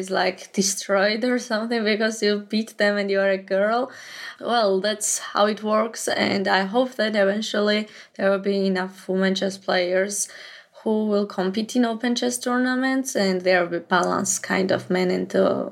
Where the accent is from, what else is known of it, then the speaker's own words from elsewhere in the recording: Georgia; from Georgia. I'm 22 years old and I am a woman FIDE master.